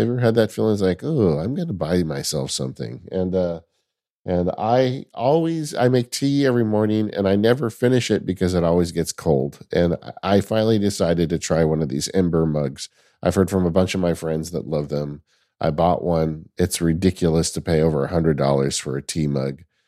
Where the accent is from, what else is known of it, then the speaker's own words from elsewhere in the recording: the West, United States; I can tell you, growing up in the West, you know, we would go out to ghost towns when I was a kid.